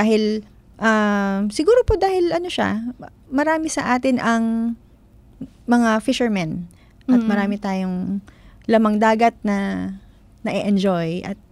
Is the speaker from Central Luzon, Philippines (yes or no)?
yes; Central Luzon, Philippines; Pero ako po ay taga Bulacan. Nakakakita po ako doon ng mga naghahanda ng mga suman.